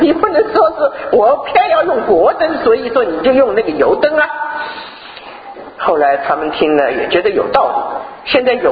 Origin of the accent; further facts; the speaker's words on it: China; 因为我们特别是从大陆来的啊，我不知道我们这里有多少从大陆来